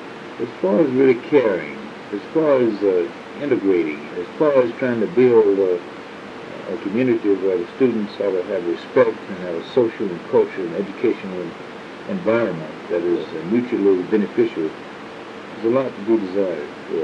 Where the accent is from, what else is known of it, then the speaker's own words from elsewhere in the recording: Cottonwood, Georgia, United States; she had a student who came from Cottonwood, Georgia, my hometown, and never been to a big town